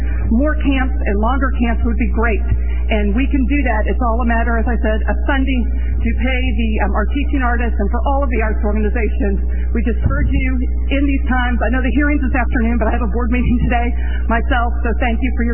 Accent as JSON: {"language": "English", "town": "Dallas", "region": "Texas", "country": "United States", "tie": "born or raised there", "said": "I grew up in Dallas, in the city of Dallas"}